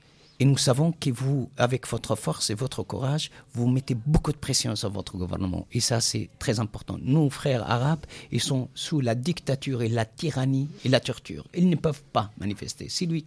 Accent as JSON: {"language": "French", "town": "Jerusalem", "country": "Palestine", "said": "C'est-à-dire, moi, je vis chez moi. Chez moi, à Jérusalem, en Palestine, comme un étranger qui vit avec une carte de séjour éjectable"}